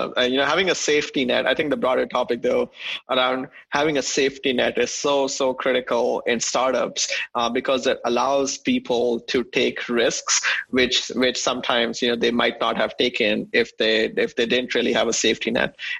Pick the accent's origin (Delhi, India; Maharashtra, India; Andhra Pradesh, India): Delhi, India; New Delhi; moved away as an adult; now in United States; I grew up in New Delhi, India. So I came to the United States in 2007 to pursue my engineering.